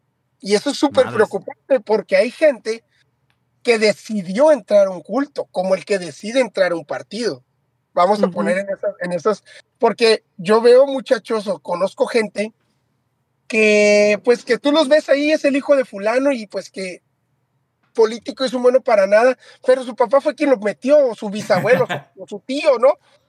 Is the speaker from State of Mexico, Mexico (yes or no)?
no; Ensenada, Baja California, Mexico; born there; Yo nací en Ensenada, pero mi abuelita fue la primer miembro de la Luz del Mundo en Ensenada.